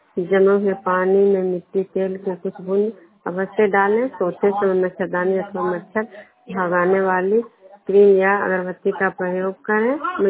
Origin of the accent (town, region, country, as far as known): Vishnupur, Bihar, India